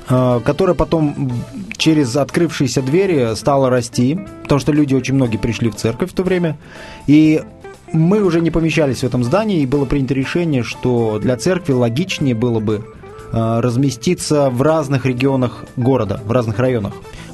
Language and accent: Russian; Tashkent Region, Uzbekistan; Да, я из солнечного Узбекистана. В Узбекистане я родился и вырос, в Ташкентской области.